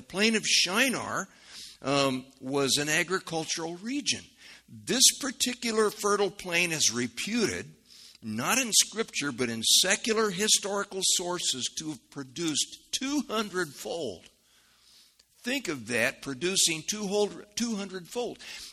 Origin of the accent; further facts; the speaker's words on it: Midwest, United States; And because we're from the Midwest, right? We have pure speech here.